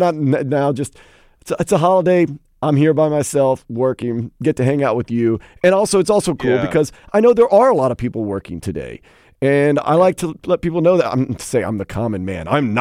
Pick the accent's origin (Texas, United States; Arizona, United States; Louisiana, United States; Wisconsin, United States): Louisiana, United States; New Orleans; So usually growing up in the South, like New Orleans, what you do on Memorial Day, no matter what holiday it is, you shoot off a ton of fireworks.